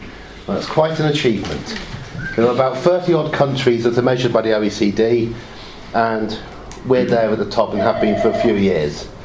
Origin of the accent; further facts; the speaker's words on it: Oxford, South East England, United Kingdom; I grew up in Oxford, little southern town. I came back to Oxford 5 years ago